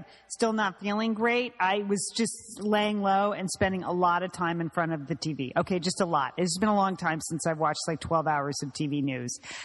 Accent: California, United States; You know, it made me think, being a Californian, of like earthquake and aftershocks.

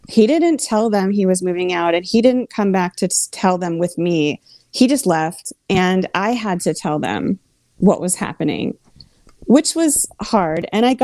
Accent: Pennsylvania, United States; And they were a different breed than Central Pennsylvania. And here was this guy from my hometown.

